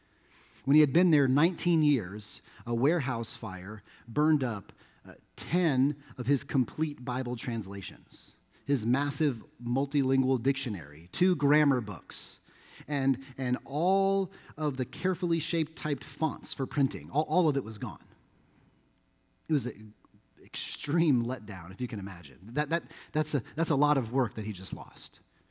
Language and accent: English; Florida, United States; also born or lived in Hawaii; as we grew up and lived in Florida, and when I became a pastor, the only church that came calling was a church in rural Iowa.